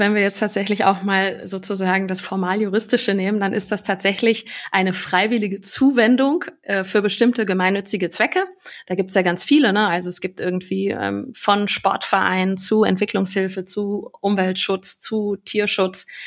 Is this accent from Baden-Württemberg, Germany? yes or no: no; North Rhine-Westphalia, Germany; Ich bin in der Nähe vom Ruhrgebiet aufgewachsen, hatte in der Grundschule circa 50% der Kinder mit türkischem Migrationshintergrund.